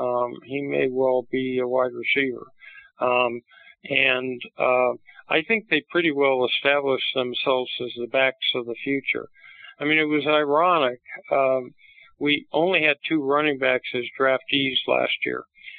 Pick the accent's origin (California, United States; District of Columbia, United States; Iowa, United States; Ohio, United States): California, United States; Los Angeles; So growing up in Los Angeles, my father was a two-sport athlete at UCLA, so I was brought up as a Bruin baby